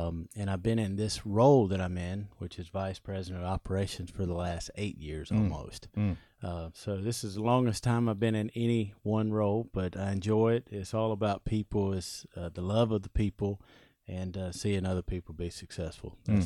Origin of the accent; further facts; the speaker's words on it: Cairo, Georgia, United States; Well, you know, I grew up in Georgia. I grew up in a small town called Cairo, Georgia. Worked with my grandfather on a farm, you know, during the weekends and what have you.